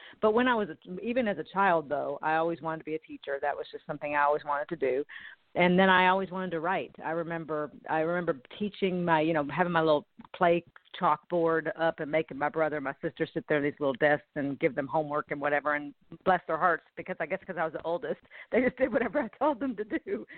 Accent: Nashville, Tennessee, United States; I grew up right outside of Nashville, Tennessee, and right smack in the middle of the Bible Belt.

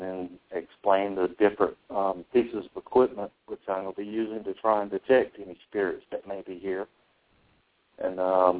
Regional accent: Clinton, North Carolina, United States; I'm from Clinton, North Carolina.

